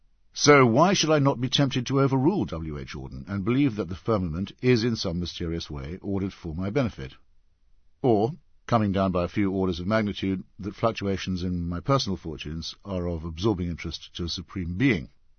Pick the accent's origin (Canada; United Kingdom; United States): United Kingdom; England; I was able to defuse it somewhat by being an Englishman wearing an off-white Graham Greene-type suit